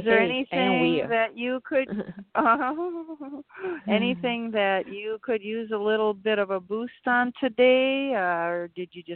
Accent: Milwaukee, Wisconsin, United States; I'm from Milwaukee.

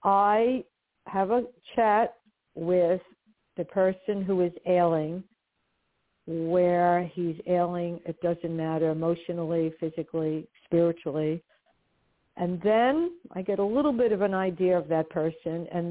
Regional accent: Brooklyn, New York, United States; born there; Yes, I was born in Brooklyn, New York, and I still live in Brooklyn, a different part of Brooklyn from where I was born, but I live in Brooklyn still. Brighton Beach, on the beach.

